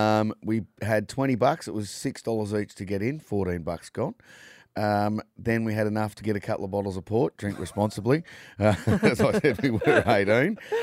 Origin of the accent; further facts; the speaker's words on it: United States; and of course, we're from America, and we're bigger than better than anybody, and we own Ugg boots.